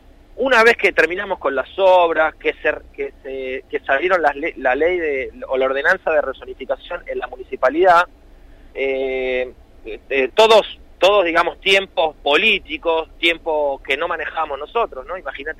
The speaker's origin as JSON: {"language": "Spanish", "town": "Arana", "region": "Buenos Aires", "country": "Argentina", "said": "En nuestro caso, por ejemplo, yo soy de Arana"}